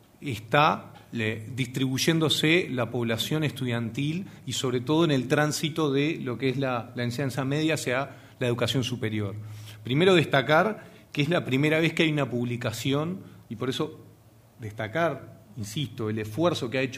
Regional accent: Uruguay

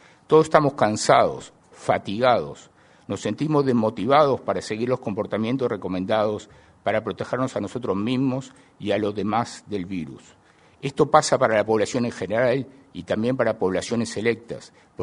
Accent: Uruguay; siendo uruguayos

